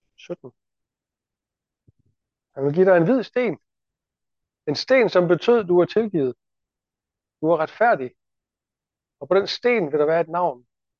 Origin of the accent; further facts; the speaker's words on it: Esbjerg, Region of Southern Denmark, Denmark; jeg bor her i Esbjerg, jeg er esbjergenser. Jeg hører til i Esbjerg.